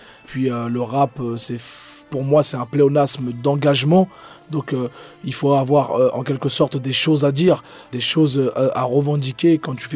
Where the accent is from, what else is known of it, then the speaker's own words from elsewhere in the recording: Le Havre, Normandy, France; Je viens du quartier du Mont-Gaillard, qui est situé au Havre. C'est un quartier de 10 000 habitants à peu près.